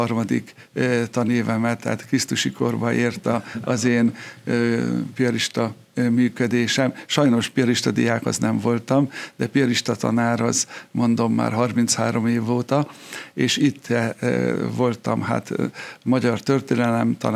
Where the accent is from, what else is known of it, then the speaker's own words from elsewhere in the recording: Bácsalmás, Bács-Kiskun, Hungary; Bácsalmásra, ahol én születtem, és ott indult az életem, és a tanári pályám is.